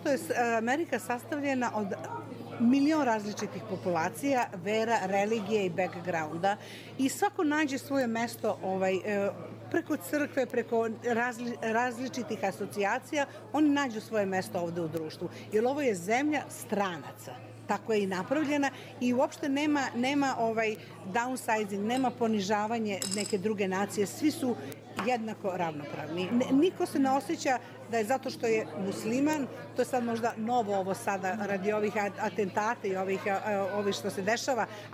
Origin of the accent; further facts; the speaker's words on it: Belgrade, Serbia; also born or lived in New York; now in Miami, United States; dolazim iz Njujorka, inače sam originalno iz Beograda, živjeli smo u Njujorku 30 godina